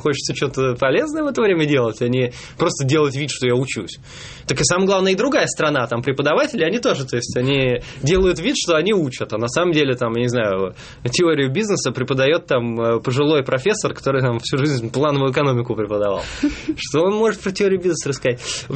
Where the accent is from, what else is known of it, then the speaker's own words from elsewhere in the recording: Moscow, Russia; я из Москвы занимаюсь тем же, только у нас никто не делает